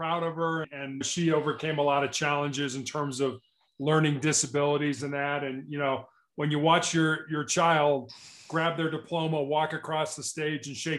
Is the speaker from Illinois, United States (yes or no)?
yes; Chicago, Illinois, United States; Background-wise, I was born and raised in Chicago. I'm the oldest of three boys.